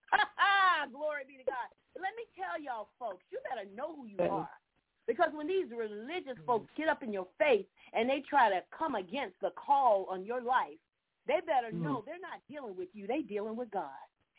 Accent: Orlando, Florida, United States; no, I'm originally from Orlando. I do have some education.

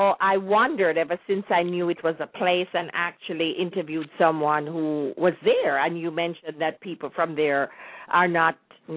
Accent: Kingston, Jamaica; when I was growing up in Kingston and someone say, you must have come from Moko

